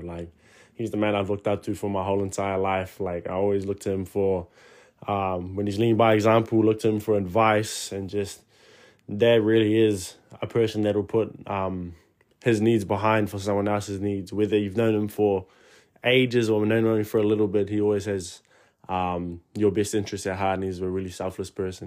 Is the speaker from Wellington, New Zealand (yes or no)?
no; Auckland, New Zealand; born there; now in Hawke's Bay, New Zealand; I was born in Auckland, but I've been living here in Hawke's Bay for the last 10 years